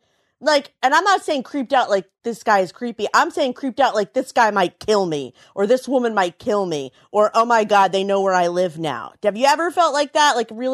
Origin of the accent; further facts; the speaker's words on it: Frederick, Maryland, United States; I grew up in Frederick, Maryland. It's near the mountains. And at the time, it was not as developed as it even is now, which isn't saying much. But, like, it's an hour north of Washington, an hour east of Baltimore.